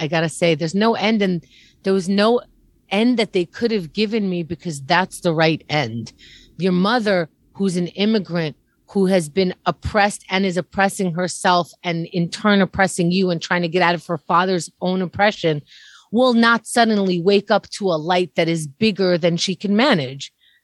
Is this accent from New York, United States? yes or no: yes; New York City, New York, United States; I grew up here in New York, right?